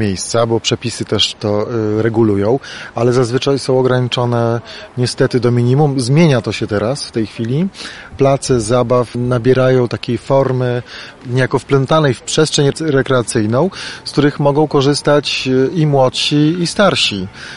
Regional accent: Lublin Voivodeship, Poland; Ja wychowałem się na osiedlu Ruta, dzielnicy Czuby.

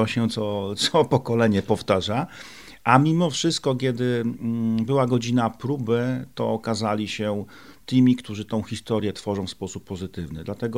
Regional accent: Lublin, Lublin Voivodeship, Poland; jestem miejscowy, to znaczy urodziłem się i mieszkałem bardzo długo w Lublinie. 20 lat temu przeniosłem się do jednej z wsi w powiecie lubartowskim.

